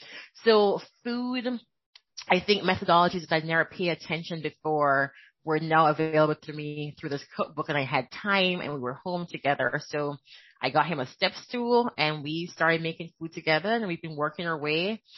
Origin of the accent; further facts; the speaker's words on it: Jamaica; now in United States; And even though I am Jamaican, living in America, Caribbean, I want him to understand African-American food waste because he is Black American, right?